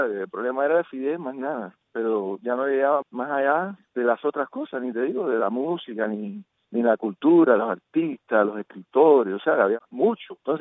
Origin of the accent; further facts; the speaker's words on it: Miami, Florida, United States; lo que estábamos haciendo en Miami, que me crié en Miami